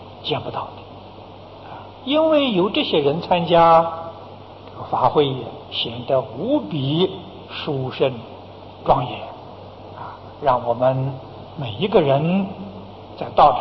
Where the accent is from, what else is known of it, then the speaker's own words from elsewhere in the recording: China; 清净寺是在家学佛的，我们中国人称为居士